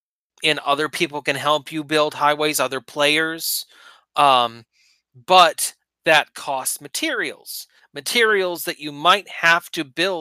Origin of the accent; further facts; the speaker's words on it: Maine, United States; And when I grew up in Maine, we had like acres of woods behind us.